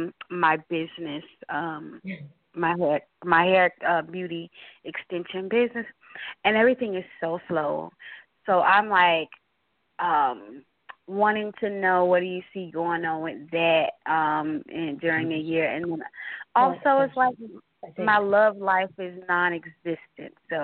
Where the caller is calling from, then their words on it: Florida, United States; I'm calling from Florida.